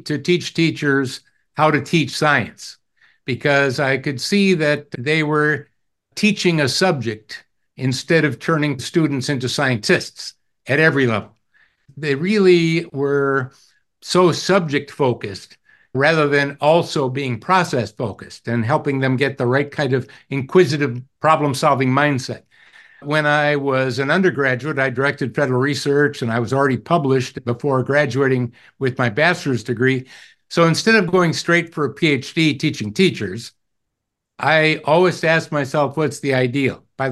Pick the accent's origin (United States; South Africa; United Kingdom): United States; Milwaukee, Wisconsin; I grew up just outside of the Milwaukee, Wisconsin area, so that's in the upper Midwest.